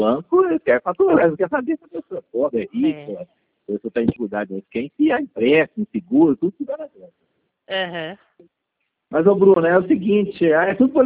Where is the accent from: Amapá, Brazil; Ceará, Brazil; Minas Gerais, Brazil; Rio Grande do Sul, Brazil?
Minas Gerais, Brazil; accent: Minas Gerais; Já vi de onde eu sou, já percebi de onde eu sou também. É Minas Gerais, né?